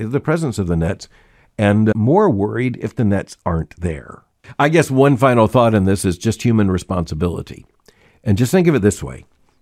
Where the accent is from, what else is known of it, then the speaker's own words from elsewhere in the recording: Florida, United States; I've been fascinated with sharks ever since I was a little boy, and growing up in Florida, by the way